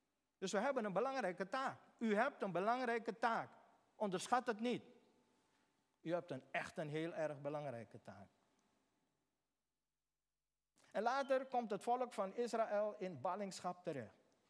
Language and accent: Dutch; Beekhuizen, Paramaribo, Suriname; Ik kom uit Suriname. Ik kom uit Beekhuizen.